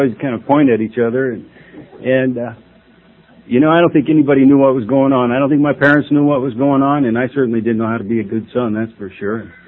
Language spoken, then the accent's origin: English; Council Bluffs, Iowa, United States; I'm from right here. I'm from Council Bluffs, Iowa. I grew up here. I haven't been here in about 18 years, but I'm from Council Bluffs, Iowa.